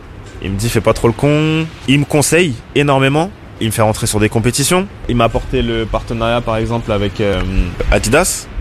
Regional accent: Saint-Denis, Île-de-France, France; En temps normal, j'aime pas qu'on dise que je suis parisien, parce que je suis banlieusard.

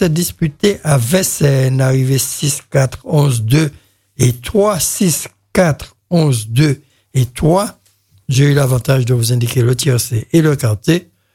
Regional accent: Guadeloupe; il y a vraiment un problème chez nous en Guadeloupe de jockey.

